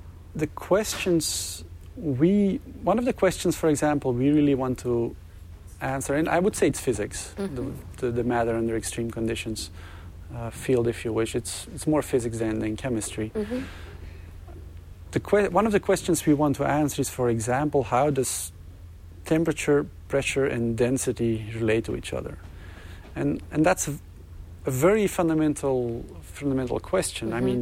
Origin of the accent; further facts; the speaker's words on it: Belgium; I speak Dutch, but I'm from Belgium.